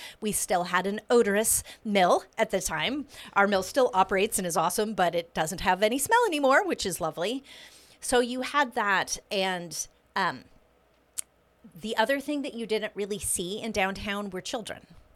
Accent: Portland, United States; I was born and raised in Portland.

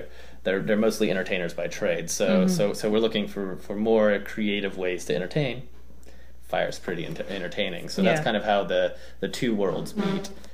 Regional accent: Florida, United States; It is really the my love, you know, growing up in Florida, I love the ocean. I love being on boats.

